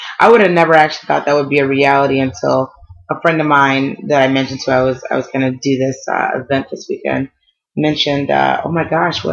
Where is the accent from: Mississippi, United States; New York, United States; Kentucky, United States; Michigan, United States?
Michigan, United States; Detroit; You know, I'm from Detroit originally, and so Motown has a special place in my heart.